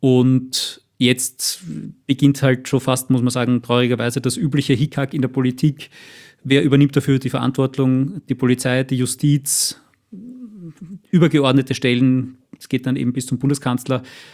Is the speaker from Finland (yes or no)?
no; Austria; habe einfach nicht glauben können, dass sowas auch bei uns in Österreich passiert